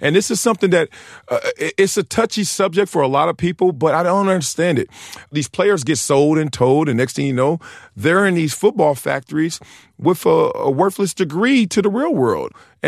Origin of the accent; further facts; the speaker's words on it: Compton, California, United States; I did. I'm born and raised in Compton, South Central LA, right here. In the heart of the city, in the heart of a lot of gang activity, the drugs, the poverty.